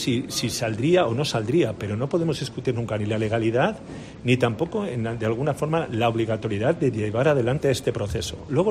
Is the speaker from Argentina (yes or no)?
no; Spain; Y eso a mí me entristece mucho como español